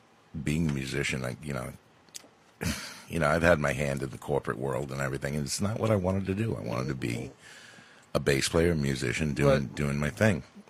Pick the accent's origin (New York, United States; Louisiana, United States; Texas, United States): New York, United States; Long Island; now in Florida; No, I've been a Long Island native since I was born in 1960. I've been here ever since. But then we decided to move to Florida.